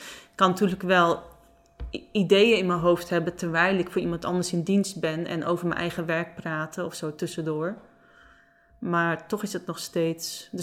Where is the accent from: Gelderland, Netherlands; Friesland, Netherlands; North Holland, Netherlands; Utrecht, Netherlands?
Friesland, Netherlands; first language Frisian; Dutch is a second language; helaas kan ik niet heel goed Fries spellen. Dat is mijn eerste taal, mijn moedertaal.